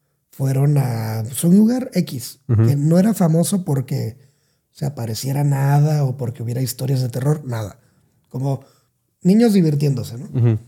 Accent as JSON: {"language": "Spanish", "town": "Salina Cruz", "region": "Oaxaca", "country": "Mexico", "said": "soy de Oaxaca. Pero soy de la parte sur de Oaxaca."}